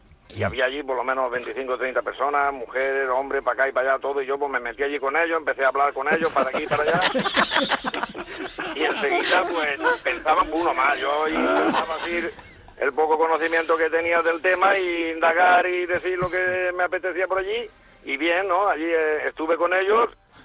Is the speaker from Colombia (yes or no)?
no; Spain; al salir de Alicante para mi pueblo